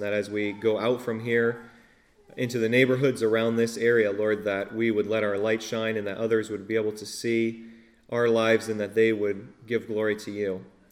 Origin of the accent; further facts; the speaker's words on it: Hoosick, New York, United States; I grew up here in the Hoosick area, so I'm kind of a local.